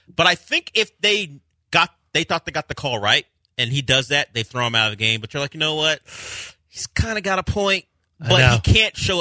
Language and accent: English; Florida, United States; born there; I'm not from Kenya. My dad's from Nigeria. I'm actually from Florida, at least born there.